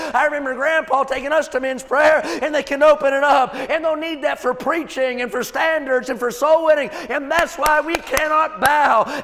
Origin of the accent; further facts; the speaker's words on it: West Virginia, United States; When I grew up in West Virginia, everything in West Virginia is like this on a hill.